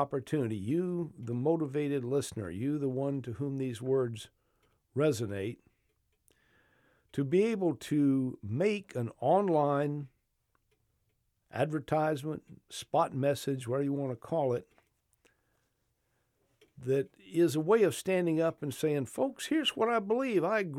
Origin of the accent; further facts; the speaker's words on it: Macon, Georgia, United States; born there; I want to convey to people who are like me, South Georgians. I was born in Macon, Georgia, 1948.